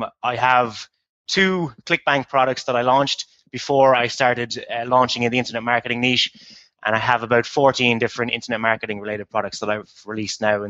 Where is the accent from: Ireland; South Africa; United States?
Ireland; I mean, like, I'm from Ireland. I love Ireland, but in winter, it can be a difficult place to be from.